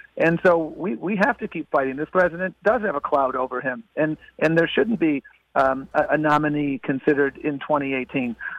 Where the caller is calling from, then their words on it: Brownsville, Texas, United States; I'm calling in from Brownsville, Texas